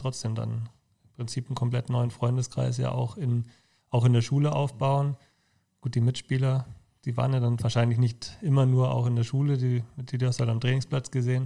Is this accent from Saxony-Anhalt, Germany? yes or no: no; Munich, Bavaria, Germany; ich bin in Großhadern groß geworden oder aufgewachsen und bin im Erasmus-Grasser-Gymnasium gewesen, was direkt neben dem Albertinum ist.